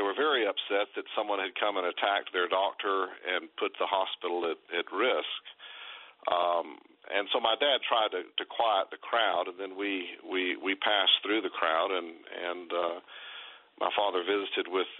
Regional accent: United States; So I was raised in the African bush country, as we call it, growing up mostly in very remote areas of West Africa.

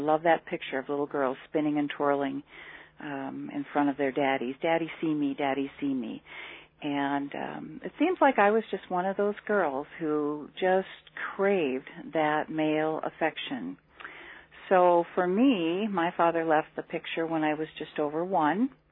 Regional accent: Columbus, Ohio, United States; also born or lived in Hartford, United States / New York City, United States; Well, my first 10 years, being born in Hartford, Connecticut, as a baby, moving to Columbus, Ohio, where my mom was from, lived there for 10 years. My mom relocated after a remarriage, ended up 5 years in New York City.

